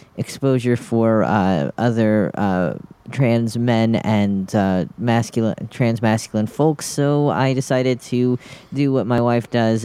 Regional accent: Pennsylvania, United States; moved away; I'm from the Heathensburgville Township area that you talk about in Pennsylvania. And I've just moved with my family out to other Heathensburgville 1A next to Heathensburgville 1B in Minnesota.

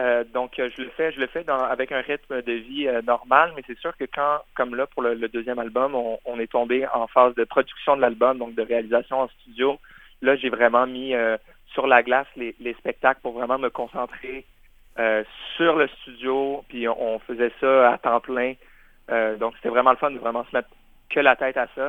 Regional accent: France; born there; la France qui est mon pays natal, de pouvoir revenir voir ma famille

